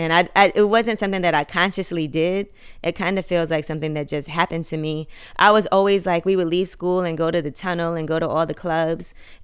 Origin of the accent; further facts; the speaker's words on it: Brooklyn, New York, United States; Like, I mean, I grew up in Brooklyn, and so I ended up knowing a lot of people.